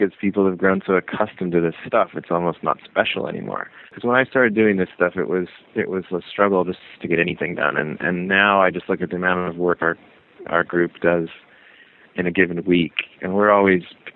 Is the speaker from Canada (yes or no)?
no; California, United States; moved away as an adult; now in London, United Kingdom; I mean, I'm from California, and I've been doing this for, say, something like 22 or 23 years, and I've been in London for the last almost 8 of those years now